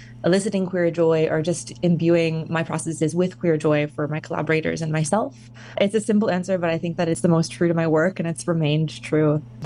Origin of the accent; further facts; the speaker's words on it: Toronto, Ontario, Canada; moved away as an adult; now in Vancouver, Canada; I'm originally from Toronto, Ontario, and I moved to Vancouver 3 years ago to pursue my MFA.